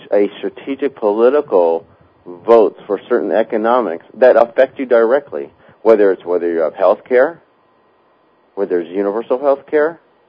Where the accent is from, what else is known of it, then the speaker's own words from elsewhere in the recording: United States; It's your obligation, not only as an American, but as a human being